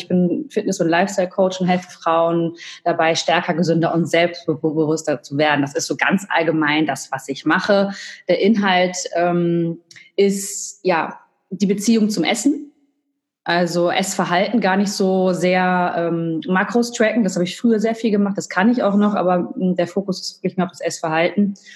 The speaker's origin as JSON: {"language": "German", "country": "United States", "lives_now": "Germany", "said": "Also ich bin Amerikanerin"}